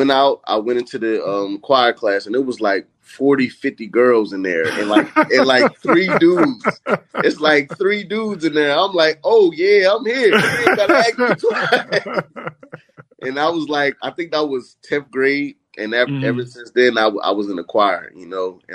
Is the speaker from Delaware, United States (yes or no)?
yes; Smyrna, Delaware, United States; I'm just a kid from a small town, man. I'm from Smyrna, Delaware, man. It's hard to even find it on the map.